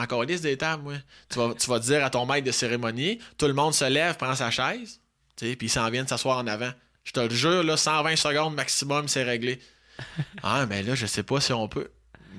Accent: Quebec, Canada; moi, je venais de la région de Québec

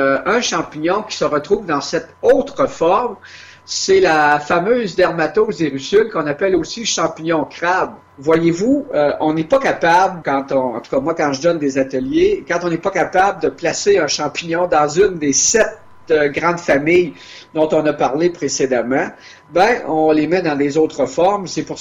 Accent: Quebec, Canada; ma région d'origine, c'est l'Abitibi-Témiscamingue

